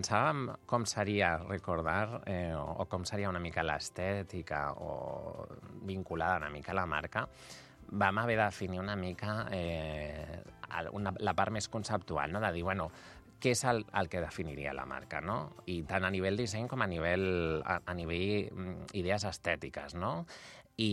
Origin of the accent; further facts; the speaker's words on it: Barcelona, Catalonia, Spain; Barcelona, que és d'on jo soc i on neix el projecte